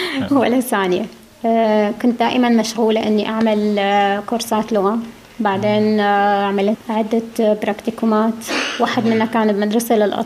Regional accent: Palestine; German is a second language; also born or lived in Syria; now in Germany; Ich bin Palästinenserin, aber in Syrien geboren.

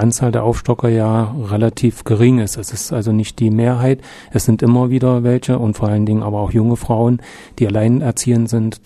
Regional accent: Quedlinburg, Saxony-Anhalt, Germany; Also ich bin geboren in Quedlinburg, 1964, bin dort auch aufgewachsen, zur Schule gegangen, Gymnasium besucht, also früher hieß es ja noch EOS.

